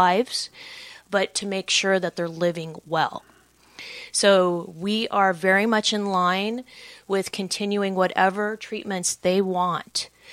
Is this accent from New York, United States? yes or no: no; California, United States; Actually, I grew up here. I grew up in the Valley. My parents still live in Northridge.